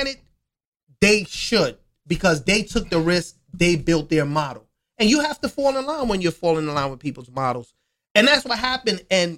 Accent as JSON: {"language": "English", "region": "New York", "country": "United States", "said": "I'm a short guy. And I'll admit, I got a little bit of Napoleon, complex, right? And I'm from New York on top of that."}